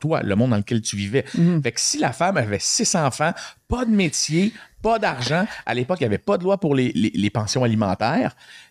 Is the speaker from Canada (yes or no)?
yes; Quebec, Canada; C'est un sport dans lequel on a grandi au Québec, dans le hockey